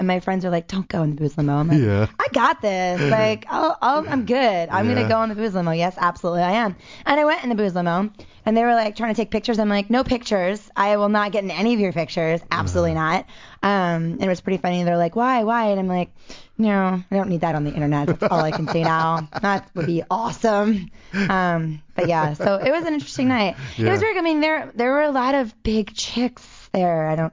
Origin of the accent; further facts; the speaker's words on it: Baltimore, Maryland, United States; I grew up in Baltimore area